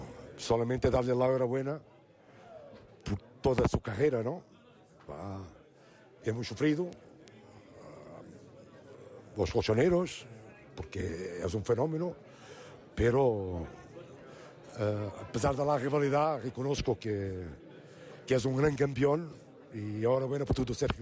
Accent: Portugal; Spanish is a second language; soy portugués, ¿no? Soy portugués

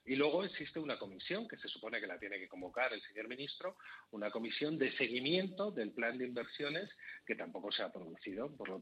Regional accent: Community of Madrid, Spain; a nosotros, como madrileños

